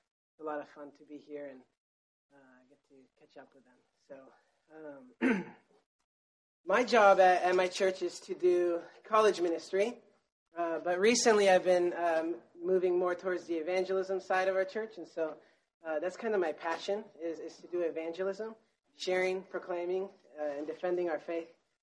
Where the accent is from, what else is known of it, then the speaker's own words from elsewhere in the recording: Rome, Lazio, Italy; I grew up in Rome, Italy.